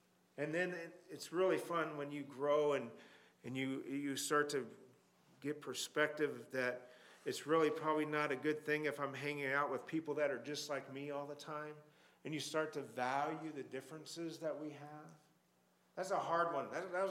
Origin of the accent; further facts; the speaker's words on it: United States; That sounds kind of funny to say because I'm an American.